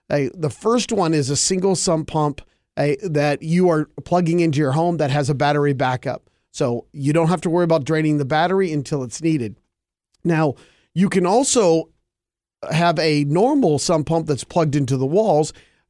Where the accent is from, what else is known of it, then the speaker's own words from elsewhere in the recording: Colorado, United States; I'm from Colorado, I don't have problems driving in the snow.